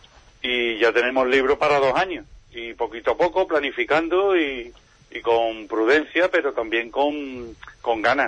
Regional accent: Andalusia, Spain; Yo soy, como usted ha dicho, yo soy un onubense, yo soy de la Sierra de Aracena

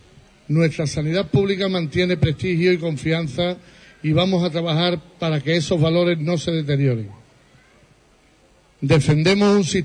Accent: Huelva, Andalusia, Spain; me gusta estar en las cosas de mi tierra, de Huelva.

